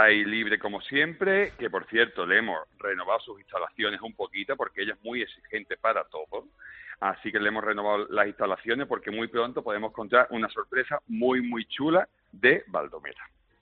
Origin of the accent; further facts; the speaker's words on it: Andalusia, Spain; en mi pueblo, y yo creo que en prácticamente todos los pueblos de Málaga, la castaña no puede faltar.